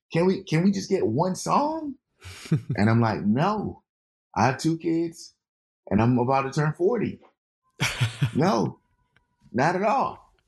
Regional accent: South Carolina, United States; I'm from South Carolina. We don't have any celebrities in South Carolina.

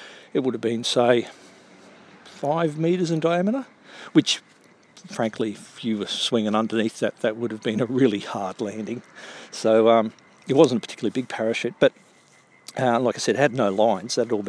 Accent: Toowoomba, Queensland, Australia; So, as far as my favourite toy as a child, growing up in Toowoomba, was a ex-Vietnam War supply parachute

